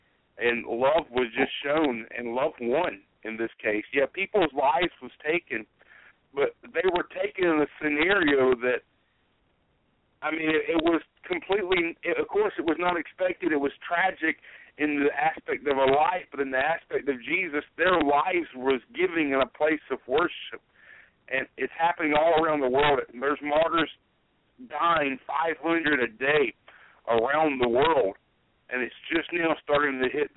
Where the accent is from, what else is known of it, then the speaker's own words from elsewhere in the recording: Georgetown, South Carolina, United States; We're from South Carolina. We're actually from Georgetown, which is about 45 minutes south of Myrtle Beach.